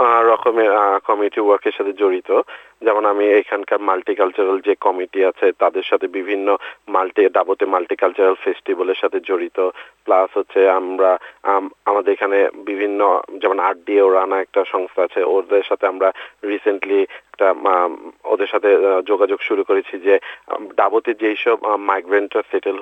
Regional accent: Bangladesh; আমার জানা মতে জি, আমি প্রথম বাংলাদেশি এই অ্যাওয়ার্ডটা পেয়েছি।

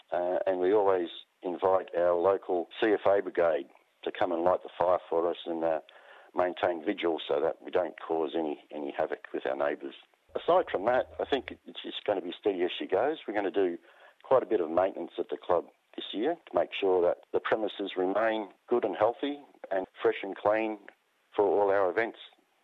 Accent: Geelong, Victoria, Australia; I'm a born and bred Australian. I was born here in Geelong to my parents … who arrived in Australia separately and met in Melbourne and married in Melbourne.

